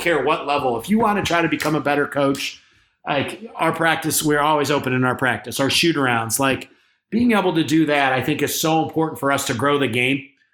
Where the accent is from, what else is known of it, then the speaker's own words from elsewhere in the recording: Midwest, United States; it's growing up in the Midwest, I think, you know, it's a I think there's a genuineness